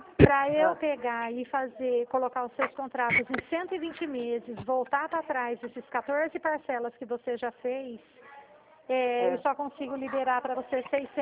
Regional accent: Dracena, São Paulo, Brazil; Eu sou da cidade de Dracena.

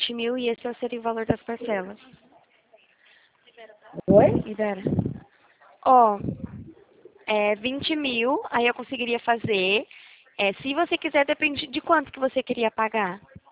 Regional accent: São Paulo, Brazil; Eu sou de São Paulo.

